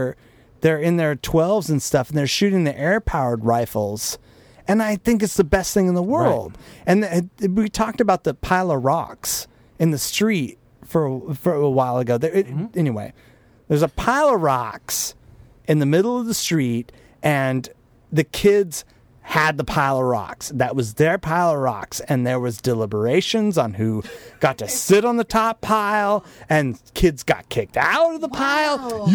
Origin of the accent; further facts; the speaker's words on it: Portland, Oregon, United States; No, I grew up in Southeast Portland, like a farm for idiots.